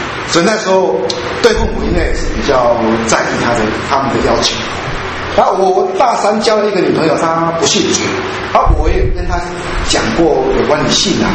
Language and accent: Chinese; Taiwan; 以前我高中是在彰化，彰化到我家不过是一个小时的车程，所以每一个礼拜回去，那还没有什么。但是第一次离家到台北去居住，